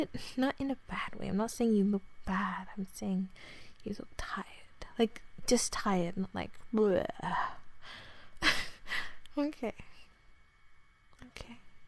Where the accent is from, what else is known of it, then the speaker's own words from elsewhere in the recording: Australia; accent: Australian; Rambling in my own accent sounds even weirder, honestly. I'm guessing you don't mind Australian accents, though.